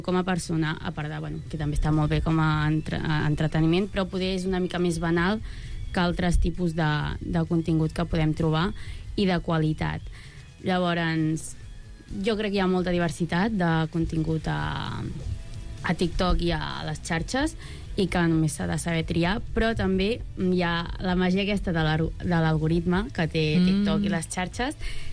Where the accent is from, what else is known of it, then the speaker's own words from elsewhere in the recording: Manresa, Catalonia, Spain; Soc de Manresa i jo ho dic així.